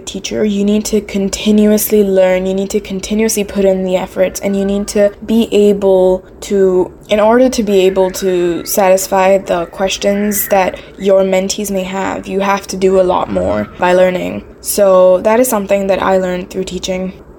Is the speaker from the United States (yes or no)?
no; Singapore; I'm 16 years old and I'm from Singapore.